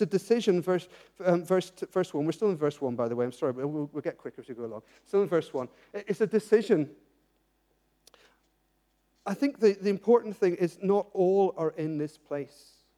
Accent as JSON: {"language": "English", "country": "Ireland", "said": "I come from Ireland"}